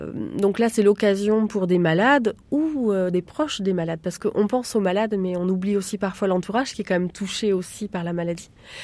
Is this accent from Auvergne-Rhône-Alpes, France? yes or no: no; Pays de la Loire, France; moi je suis originaire aussi du Maine-et-Loire, donc j'ai envie de reproduire l'événement sur Angers.